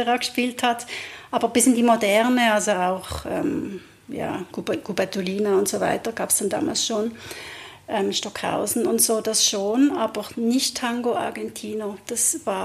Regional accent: Basel, Basel-Stadt, Switzerland; in diesem Umfeld, wo ich groß geworden bin, also ich komme ja aus Basel, das ist sehr calvinistisch

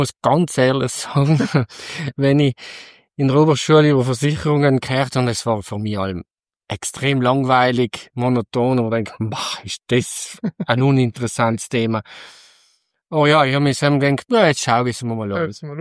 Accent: Schnals, Trentino-Alto Adige, Italy; ich komme aus dem Schnalztal und ja, ich kann sagen, ich bin in die Landwirtschaft hineingeboren worden, weil ich bin auf einem Hof, einem Bergbauernhof in Schnalz groß geworden, einem Viehhaltungsbetrieb

